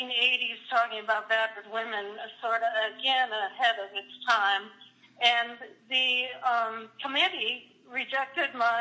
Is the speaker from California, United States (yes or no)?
no; Westfield, New York, United States; born there; I was born in 1953 in Westfield, New York.